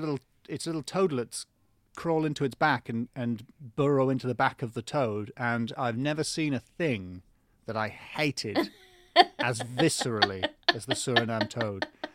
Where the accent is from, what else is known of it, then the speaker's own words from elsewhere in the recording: North East England, United Kingdom; now in London, United Kingdom; I'm not from London. I'm from the northeast of England. Where real people come from, and didn't like it there, so I moved to London.